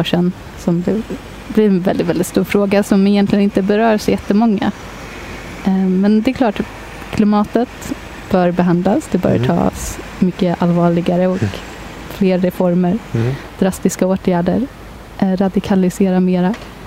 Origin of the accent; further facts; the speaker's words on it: Kalmar, Kalmar County, Sweden; now in Malmö, Sweden; Ursprungligen så kom jag från Kalmar. Det hörs nog inte så jättemycket.